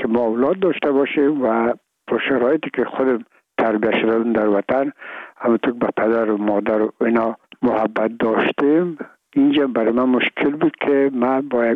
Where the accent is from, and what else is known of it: Afghanistan